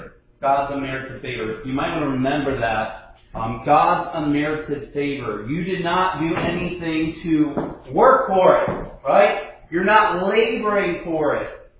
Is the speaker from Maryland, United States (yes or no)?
no; Ohio, United States; I am from Ohio, and I am a Boston Red Sox fan